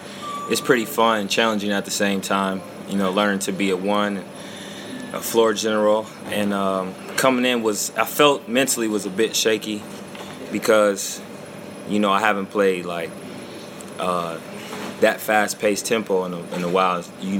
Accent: United States; So, and, like, we're from the States, so we don't really know too much about the rivalries

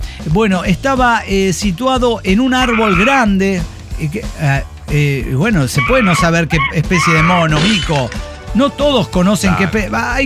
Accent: Querétaro, Mexico; en el Querétaro de los 90, por las calles del centro, avenida del 57 y Madero, casi por donde vivía

